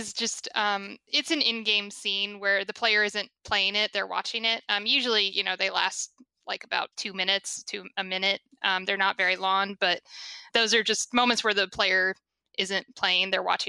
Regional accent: Indiana, United States; moved away as an adult; also born or lived in Harlem, United States; The first place I moved after college when I left my home state of Indiana, the first place I lived was Harlem.

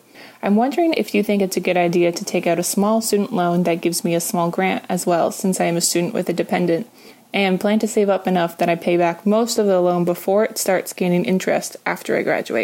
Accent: Victoria, British Columbia, Canada; I'm from Victoria in British Columbia, Canada.

